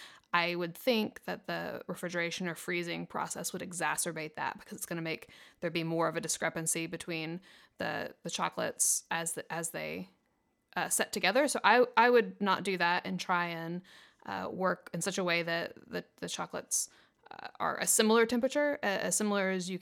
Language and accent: English; the South, United States; I'm from the South.